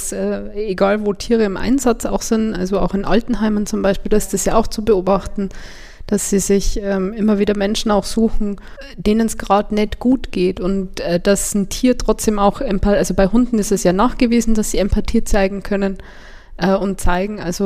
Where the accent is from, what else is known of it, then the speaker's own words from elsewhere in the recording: Bernau, Bavaria, Germany; Ich bin in Bernau aufgewachsen